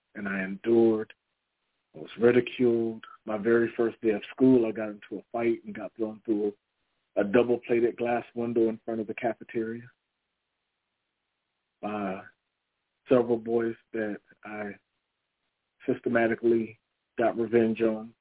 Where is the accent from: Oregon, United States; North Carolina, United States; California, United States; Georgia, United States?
North Carolina, United States; Fayetteville; I made it all the way back to my hometown from Hope Mills to Fayetteville.